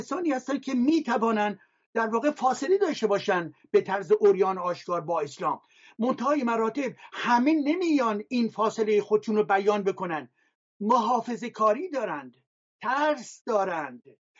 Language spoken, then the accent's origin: Persian; Iran; من ایرانی هستم ولی مسلمان نیستم.